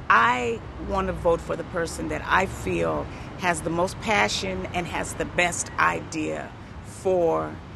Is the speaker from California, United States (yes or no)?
yes; Los Angeles, California, United States; I'm from Los Angeles, California.